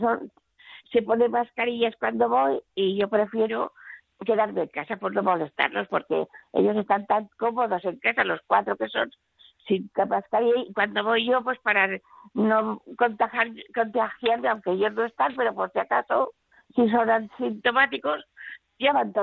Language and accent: Spanish; Valencia, Valencian Community, Spain; now in Silla, Spain; Yo soy de Valencia, pero nos cambiamos a Silla porque trabajaba y yo he ido aquí en Silla, que está muy cerquita, está a 12 kilómetros de Valencia, hacia el sur. Y aquí ya nos hemos quedado aquí, mis hijos se han casado aquí